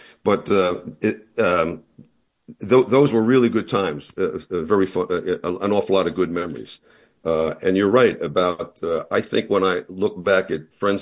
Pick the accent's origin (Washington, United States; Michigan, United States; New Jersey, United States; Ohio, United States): New Jersey, United States; But growing up in New Jersey, having been born in 1947, the 50s were, somewhat tranquil